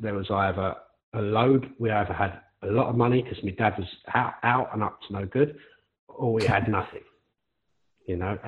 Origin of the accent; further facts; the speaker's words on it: London, United Kingdom; So, yes, I grew up in East London.